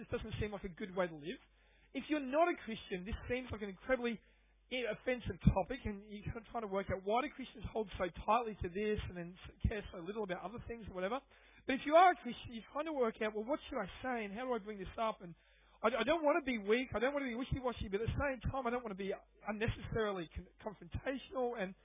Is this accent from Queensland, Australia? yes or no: yes; Redcliffe, Queensland, Australia; Now, I'm from Redcliffe. It's a bit like Ipswich.